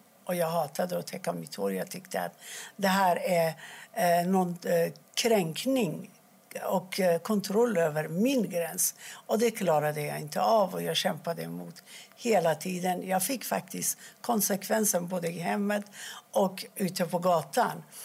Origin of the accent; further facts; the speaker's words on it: Iran; now in Sweden; jag flydde till Sverige från Iran efter revolutionen 1979.